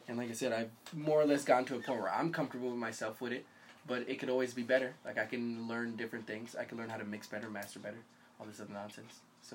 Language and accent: English; Norwalk, Connecticut, United States; also born or lived in Stamford / Trumbull / Stratford; I'll claim Fairfield County. I've lived all over Fairfield County. I was born in Norwalk. Then I moved to Stanford, moved back to Norwalk, moved back to Stanford, then moved to Trumbull.